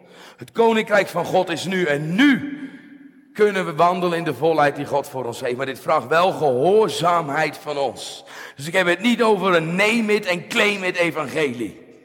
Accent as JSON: {"language": "Dutch", "town": "Spakenburg", "region": "Utrecht", "country": "Netherlands", "said": "waar ik vandaan kom in Spakenburg"}